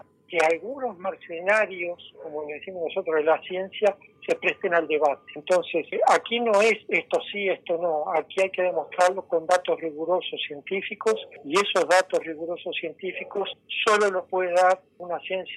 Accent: Uruguay; Mirá, estoy como científico uruguayo

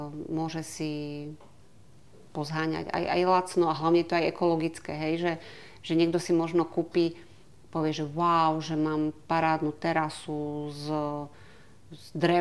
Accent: Kežmarok, Prešov Region, Slovakia; My sme vlastne z Kežmarku, tak tam medzi Kežmarkom, Ľubicou

